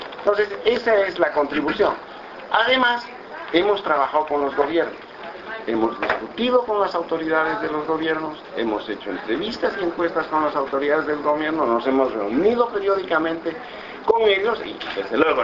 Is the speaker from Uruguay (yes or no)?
no; Bolivia; yo soy boliviano